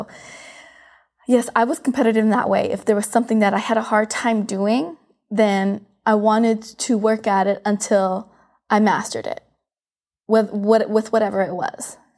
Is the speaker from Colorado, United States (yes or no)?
yes; Aurora, Colorado, United States; I was born in the Springs, Colorado Springs. And then we moved to Aurora, Colorado. So it was the three of us kids growing up in Aurora, Colorado.